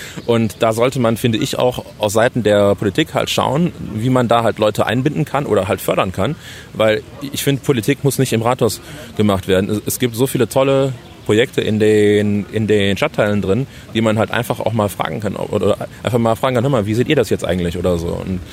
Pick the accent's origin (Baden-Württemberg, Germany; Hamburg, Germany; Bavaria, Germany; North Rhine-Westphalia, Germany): North Rhine-Westphalia, Germany; Düsseldorf; bei uns im Dorf, in Himmelgeist, meiner Heimat.